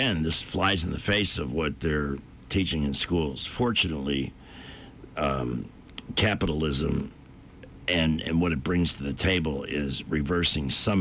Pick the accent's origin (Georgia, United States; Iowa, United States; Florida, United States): Florida, United States; I came from Florida. You don't pay a penny.